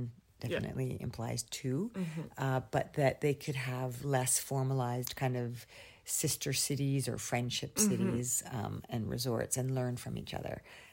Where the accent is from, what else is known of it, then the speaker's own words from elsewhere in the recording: Ontario, Canada; I grew up skiing in Ontario. So I hadn't lived in British Columbia yet.